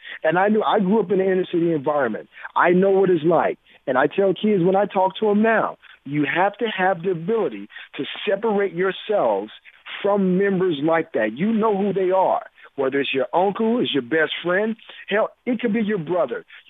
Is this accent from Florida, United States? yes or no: yes; Miami, Florida, United States; And for me, growing up in Miami, you know, playing in the same type of neighborhood